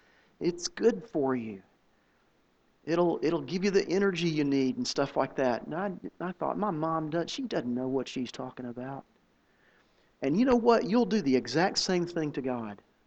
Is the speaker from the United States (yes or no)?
yes; Tennessee, United States; and I grew up in East Tennessee.